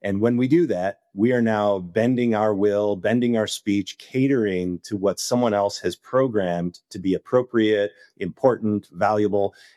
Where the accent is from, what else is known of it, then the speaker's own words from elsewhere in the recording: United States; being an American, I think it's difficult to take a position on stable coins